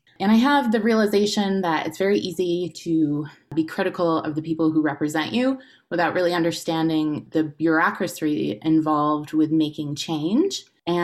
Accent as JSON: {"language": "English", "town": "Utica", "region": "New York", "country": "United States", "tie": "born or raised there", "said": "I grew up in Utica and went to Proctor High School."}